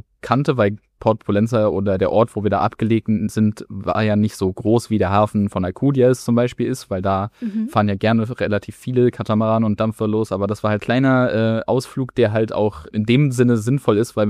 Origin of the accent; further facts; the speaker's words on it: Brandenburg, Germany; Ich komme ja eigentlich aus der Nähe Berlin